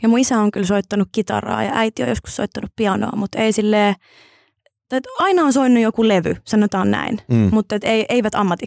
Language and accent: Finnish; Oulu, North Ostrobothnia, Finland; Mä olin oululainen musiikkilukiolainen